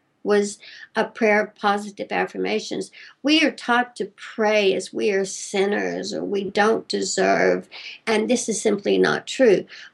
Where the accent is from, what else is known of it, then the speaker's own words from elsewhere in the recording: Texas, United States; I call them a posse, I was raised in Texas